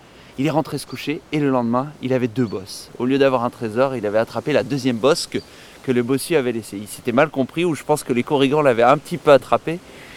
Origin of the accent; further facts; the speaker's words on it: Brittany, France; Ah oui, je suis breton, disons pure souche, mais mes grands-parents étaient agriculteurs à quelques kilomètres d'ici, de chaque côté, paternel et maternel.